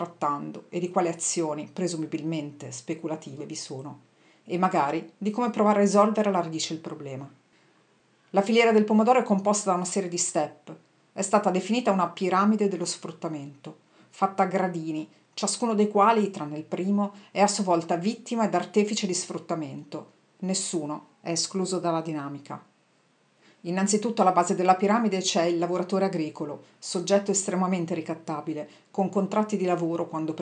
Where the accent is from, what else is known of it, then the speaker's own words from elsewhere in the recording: Foggia, Apulia, Italy; Sono di Foggia